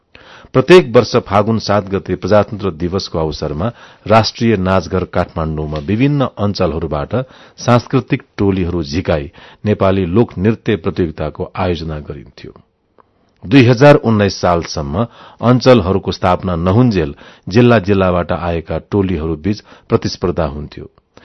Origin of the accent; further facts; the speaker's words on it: Dehradun, Uttarakhand, India; also born or lived in Syangja, Nepal; स्याङ्जामा जन्मेर देहरादूनमा हुर्किए पनि